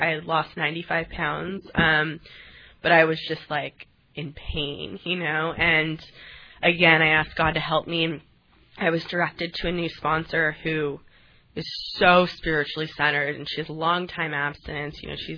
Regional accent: Los Angeles, California, United States; I grew up Catholic. I grew up here in Los Angeles.

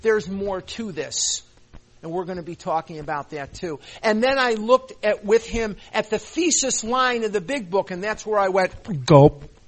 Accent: Chicago, Illinois, United States; now in Scottsdale, United States; And I was born and raised in Chicago, and I live in Scottsdale, Arizona now.

